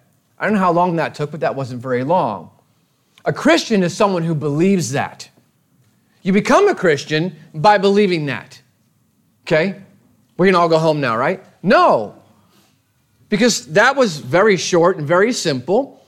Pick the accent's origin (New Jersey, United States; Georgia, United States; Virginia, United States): New Jersey, United States; And that's not just because I'm from New Jersey and can speak quickly